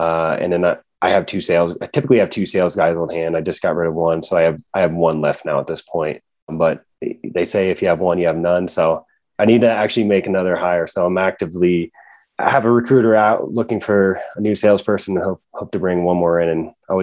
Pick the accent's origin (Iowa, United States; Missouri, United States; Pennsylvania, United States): Pennsylvania, United States; No, I'm actually from Pennsylvania.